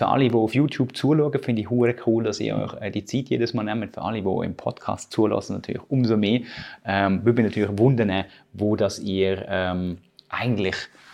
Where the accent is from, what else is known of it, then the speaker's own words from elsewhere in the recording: Germany; now in Switzerland; mein Schweizerdeutsch ist ja nicht perfekt. Und das hat einen ganz bestimmten Grund. Ich bin im Deutschen aufgewachsen. Ich bin eigentlich Deutscher. Ich habe mittlerweile einen Schweizer Pass, für alle, die es wissen. Ich bin Papierli-Schweizer.